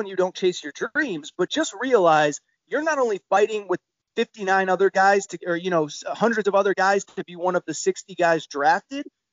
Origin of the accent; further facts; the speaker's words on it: Connecticut, United States; So I grew up in Connecticut, as I referenced. I went to UConn, and Jim Calhoun is a guy I've gotten to know through the years.